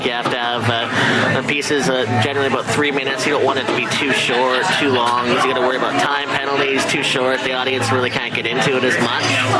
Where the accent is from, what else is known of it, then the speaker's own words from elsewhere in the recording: Vancouver, British Columbia, Canada; also born or lived in United States; I've mostly lived around Vancouver after moving here when I was a kid. I mean, I'm originally from the States, but mostly I've been Vancouver, like, all around my life